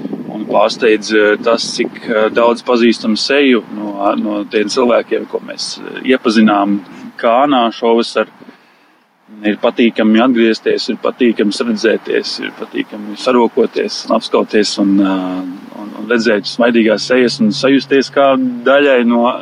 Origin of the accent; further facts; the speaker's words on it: Aizpute, Dienvidkurzeme Municipality, Latvia; Esam pāris no Aizputes.